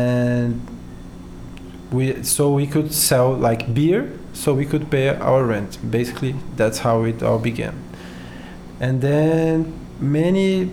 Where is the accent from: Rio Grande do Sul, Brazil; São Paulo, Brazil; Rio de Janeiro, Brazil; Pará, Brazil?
São Paulo, Brazil; English is a second language; I have 30 years old. I'm from Sao Paulo.